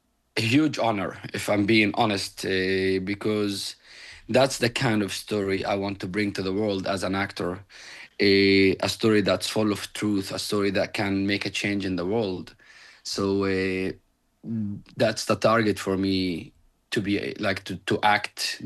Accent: Palestine; Well, for me, I know about this because I grew up in Palestine.

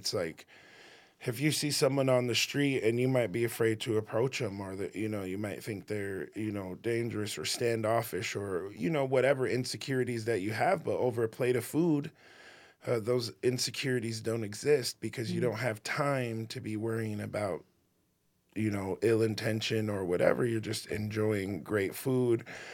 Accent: South Dakota, United States; And being younger and growing up in South Dakota, that culture was a lot more prevalent back in the day.

